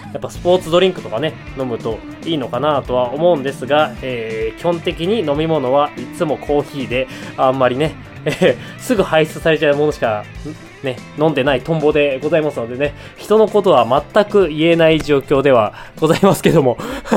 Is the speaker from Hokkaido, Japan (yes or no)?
yes; Hokkaido, Japan; 私のね地元北海道にまつわるでこねこの時期っぽいねナレーションをちょっと作ってきました